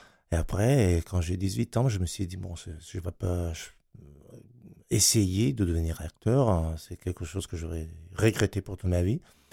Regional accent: Italy; French is a second language; Oh, non, je suis Italien, tout à fait. Moi, j'habite Rome, oui. Je suis Italien, oui.

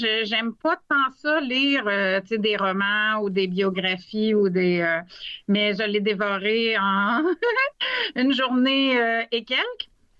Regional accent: Lévis, Quebec, Canada; En fait, moi, je suis de Lévis

